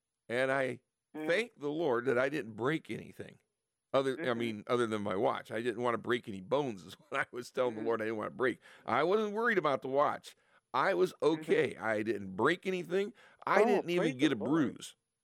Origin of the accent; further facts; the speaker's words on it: Midwest, United States; I'm from the Midwest, okay?